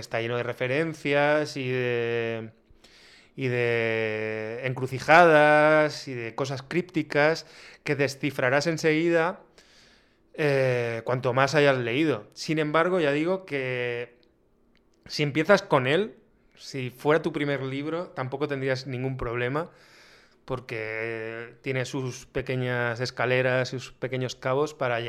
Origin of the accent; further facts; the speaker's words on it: Orihuela, Valencian Community, Spain; Eso es, Orihuela. O sea, a mí me llamaban desde mi pueblo